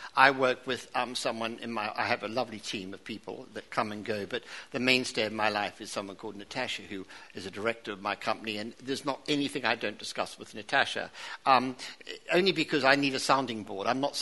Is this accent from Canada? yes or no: no; New Zealand; I'm from New Zealand, so I am a colonial Englishman, if you like.